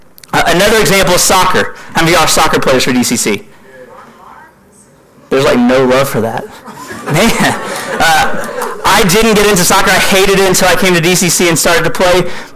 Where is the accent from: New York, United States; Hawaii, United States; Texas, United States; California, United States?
Texas, United States; Houston; and so I grew up in the Houston area, and growing up in Houston, you've got your hometown Houston Astros.